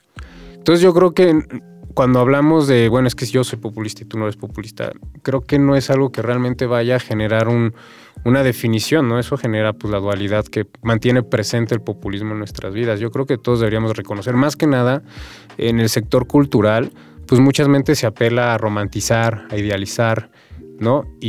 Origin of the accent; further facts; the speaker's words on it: Mexico; de nuestra identidad como mexicanos, ¿no?